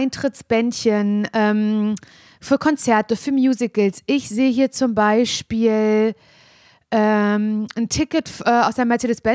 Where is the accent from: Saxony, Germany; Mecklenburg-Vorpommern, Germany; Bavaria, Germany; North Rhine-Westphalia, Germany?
Mecklenburg-Vorpommern, Germany; Parchim; Ja, und hier sitze ich halt als an im Jugendschreibtisch in Parchim in meiner Heimatstadt.